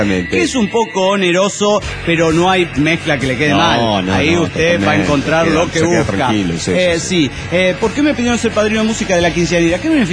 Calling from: Orange, California, United States; Soy el maleante de Orange, California.

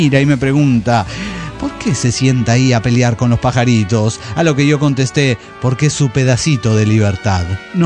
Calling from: Córdoba, Argentina; de Córdoba, Argentina.

